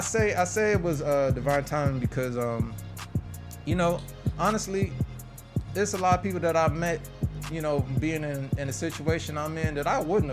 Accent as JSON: {"language": "English", "region": "West Coast", "country": "United States", "said": "But since I'm from the West Coast, I hear West Coast too."}